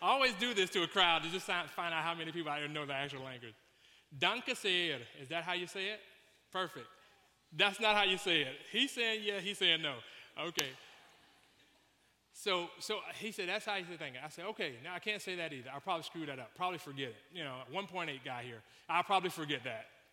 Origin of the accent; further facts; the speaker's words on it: United States; since I'm an American, I'm just going to simply say thank you.